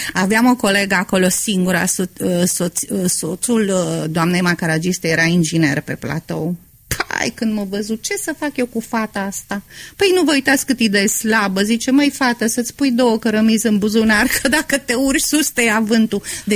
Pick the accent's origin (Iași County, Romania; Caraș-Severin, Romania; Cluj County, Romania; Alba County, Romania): Caraș-Severin, Romania; Reșița; Aici, în Reșița.